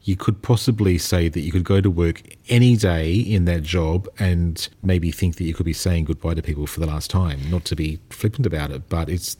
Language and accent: English; Sydney, New South Wales, Australia; Yeah, I'm with you there, though, because I came from Sydney.